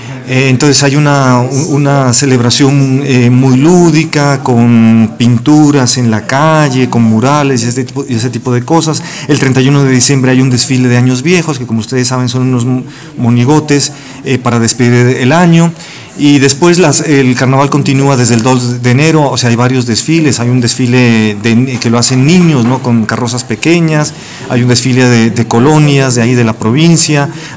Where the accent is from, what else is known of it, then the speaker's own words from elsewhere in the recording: Pasto, Nariño, Colombia; La ciudad de Pasto, al sur de Colombia, de donde yo soy oriundo, es una ciudad que se caracteriza por, entre otras cosas, por sus artesanías.